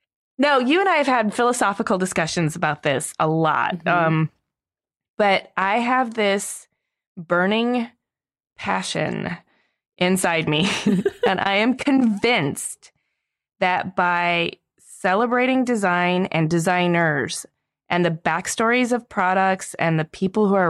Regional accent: San Francisco, California, United States; also born or lived in Los Angeles; Like San Francisco is my hometown and LA is my hometown.

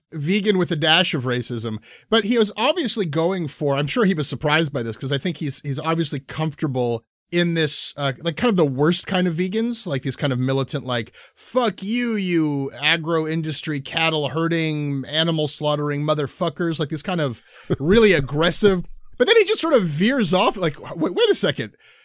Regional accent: Canada; there's just no consent in having … music in your life as a Canadian.

